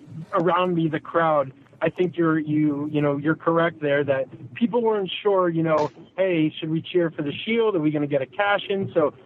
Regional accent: New Jersey, United States; Driving. I'm from New Jersey.

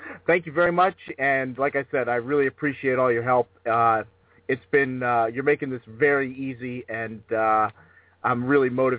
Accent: Massachusetts, United States; is it something that I can do from my home state of Massachusetts by calling another registry somewhere else

